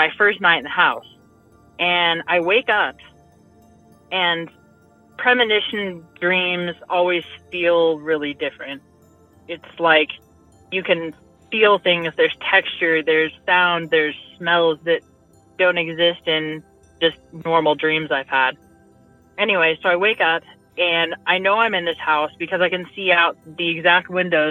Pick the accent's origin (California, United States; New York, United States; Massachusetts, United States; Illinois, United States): Illinois, United States; I'm from Illinois.